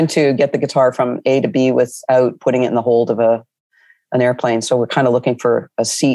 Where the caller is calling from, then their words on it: Almont, Ontario, Canada; I'm actually speaking from Almont, which for your listeners, they should know Almont, Ontario, of course, because it's the home of the birthplace of the inventor of basketball, James Naismith.